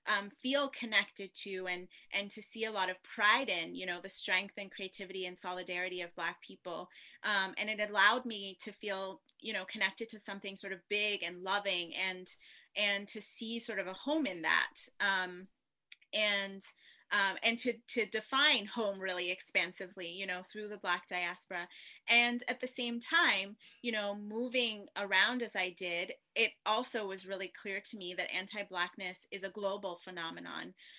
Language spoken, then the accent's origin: English; Tanzania; born there; my father's Ghanaian, my mother is Armenian American, I was born in Tanzania, I grew up sort of straddling a lot of borders.